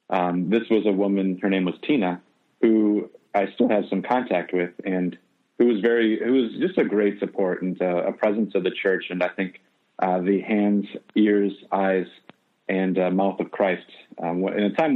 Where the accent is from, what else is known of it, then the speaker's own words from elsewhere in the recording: Wisconsin, United States; Yeah, so I grew up in the Midwest, in northeast Wisconsin, just about a half hour south of Green Bay, in a pretty rural community.